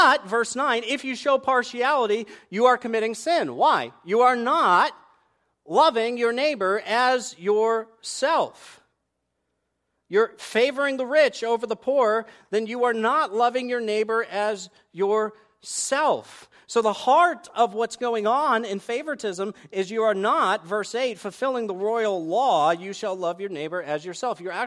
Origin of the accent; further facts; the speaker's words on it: New England, United States; I'm from New England. We say it like it is.